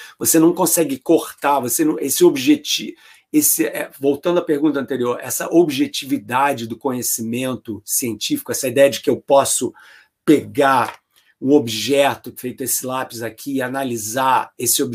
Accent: Rio de Janeiro, Brazil; Um garoto crescendo no Rio de Janeiro, descobriu o livro dele por acidente na biblioteca

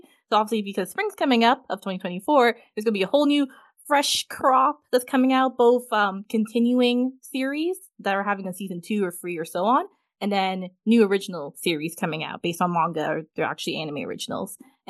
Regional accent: Canada; I'm a Canadian. I don't know what's going on over there.

